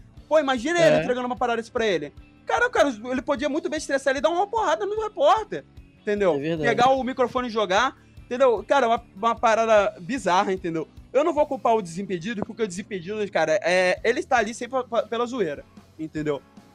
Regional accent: Rio de Janeiro, Brazil; a gente é do Rio de Janeiro, a gente acompanha os jogos do Rio.

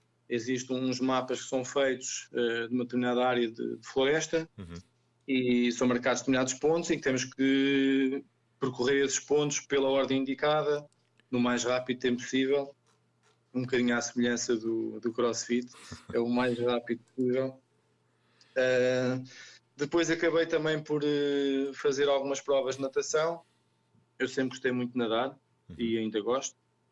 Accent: Alentejo, Portugal; born there; eu nasci no Alentejo. Pronto, e o distrito foi Porto Alegre.

